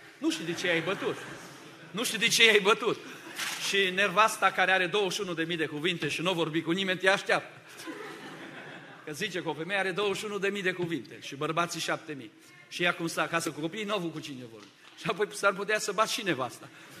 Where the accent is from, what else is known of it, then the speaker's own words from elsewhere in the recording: Romania; Sunt din România.